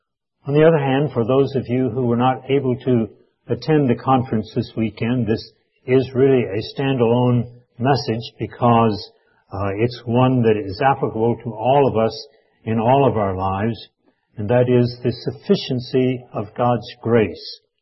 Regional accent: Texas, United States; When I was growing up in East Texas in the Depression years of the 1930s, we lived fairly close to not a mainline railroad

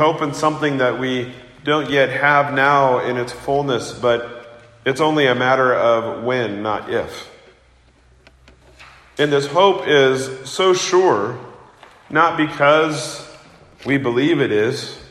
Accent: Kansas City, Missouri, United States; I grew up in Kansas City, and I remember when I was a child back in 1985 and the Royals winning the World Series against the St. Louis Cardinals

